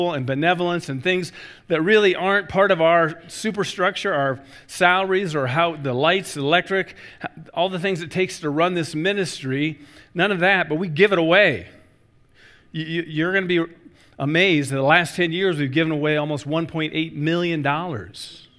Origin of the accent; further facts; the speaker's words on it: Iowa, United States; It's my own state of Iowa. My home state of Iowa.